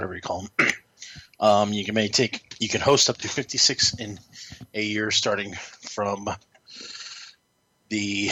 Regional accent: California, United States; I know I'm from SoCal

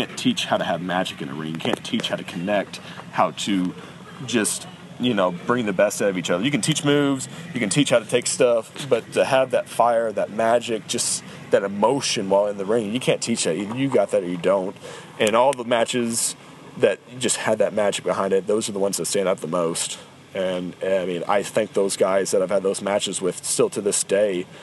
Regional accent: Evansville, Indiana, United States; it was my hometown. It was Chase Stevens' origin. You know, we were at the Evansville Coliseum

